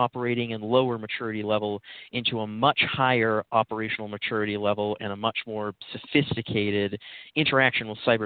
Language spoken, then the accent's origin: English; Salt Lake City, Utah, United States; So I'm from Salt Lake City, Utah, and I've always been interested in tech from even a really young age.